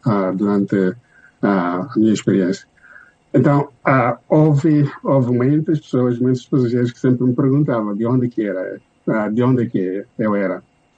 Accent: Mozambique; quando eu falava que eu sou de Moçambique

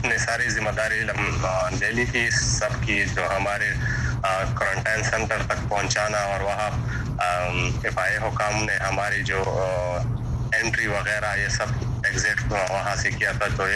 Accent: Buner, Khyber Pakhtunkhwa, Pakistan; بنیر, اور علاقے کا نام جو ہے امازے ہے, گاؤں کا نام چروڑ ہے.

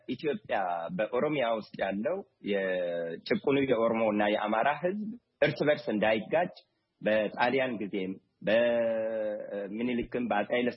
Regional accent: Oromia, Ethiopia; አርሲ ነው ተወልጄ ያደግኩት።

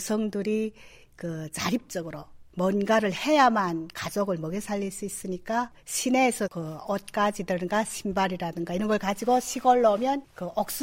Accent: North Korea; moved away as an adult; now in South Korea; 제가 2006년도 7월에 탈북했습니다.

